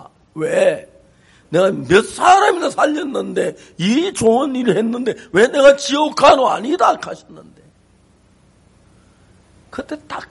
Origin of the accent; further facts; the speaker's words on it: Gyeongsang, South Korea; 우리는 경상도 사람 서울 말하고 이북 말 구분 못해요.